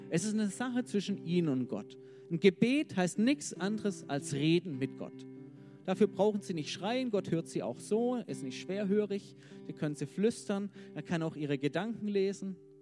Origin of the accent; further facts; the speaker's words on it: Stuttgart, Baden-Württemberg, Germany; Ich bin aus Stuttgart